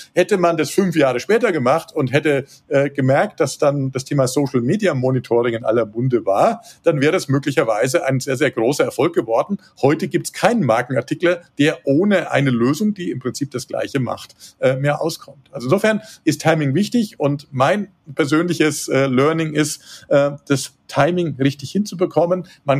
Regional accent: Würzburg, Bavaria, Germany; moved away as an adult; Also ich bin gebürtiger Würzburger, ich bin auch aufgewachsen da in der Gegend und bin später mal aus persönlichen Gründen Richtung München gezogen, hatte dort auch meine Firma

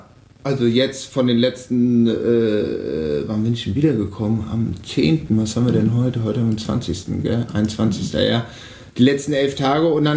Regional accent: Offenbach, Hesse, Germany; also born or lived in Wiesbaden / Frankfurt; Also ich bin in der Stadt aufgewachsen. Ja. Erst Wiesbaden, dann super lange Offenbach, Frankfurt. Oft bin ich in Berlin.

